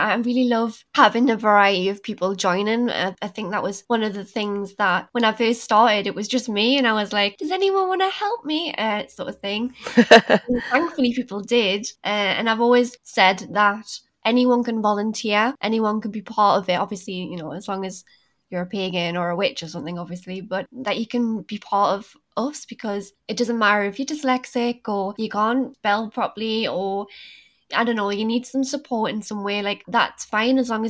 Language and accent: English; Newcastle upon Tyne, North East England, United Kingdom; I'm from Newcastle and I'm almost 30.